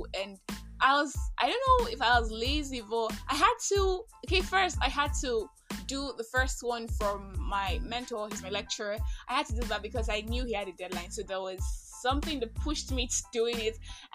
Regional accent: Nigeria; I am that Nigerian Christian talkaholic.

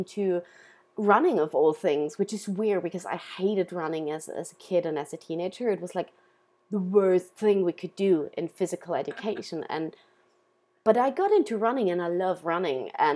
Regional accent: Austria; English is a second language; and I'm from Austria.

